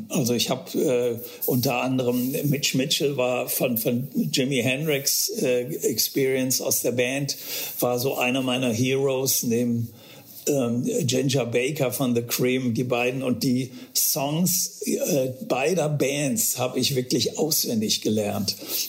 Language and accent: German; Aachen, North Rhine-Westphalia, Germany; Ich bin ja aus Aachen